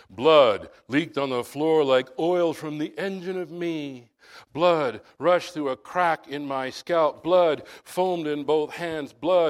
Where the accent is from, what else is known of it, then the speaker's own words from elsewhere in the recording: Brooklyn, New York, United States; When I was a kid growing up in Brooklyn in the 60s, everybody thought we brought the cockroaches with us.